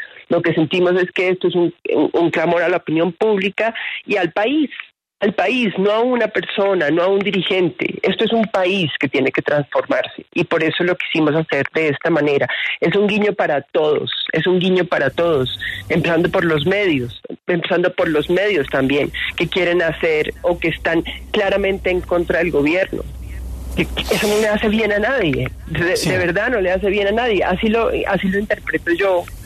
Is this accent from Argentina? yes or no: no; Colombia; todos como colombianos desde cada una de nuestras casas